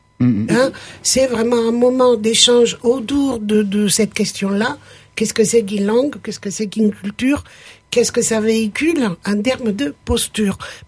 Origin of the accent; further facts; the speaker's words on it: Sicily, Italy; Et de ma culture, puisque je suis italienne. En ce qui me concerne, c'est plutôt une posture. C'est-à-dire que j'incarne ma culture. En plus, je suis sicilienne.